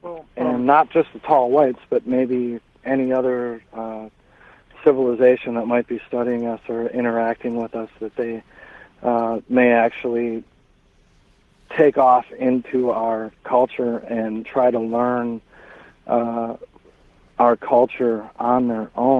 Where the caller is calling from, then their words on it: Saint Paul, Minnesota, United States; I am calling from St. Paul, Minnesota.